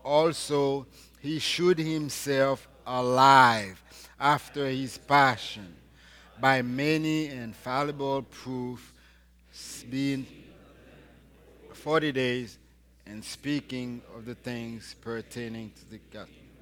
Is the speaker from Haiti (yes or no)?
yes; Haiti; English is a second language; now in United States; I remember when I took my ASVAB test 1 week after I came from Haiti. I went to that school to take that test. But to be honest, this was my first time taking American-style tests.